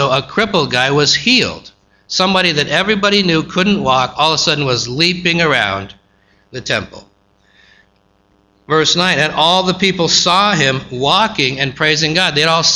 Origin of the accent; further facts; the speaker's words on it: Montana, United States; Where I come from Montana, and they don't say anything when you talk to them.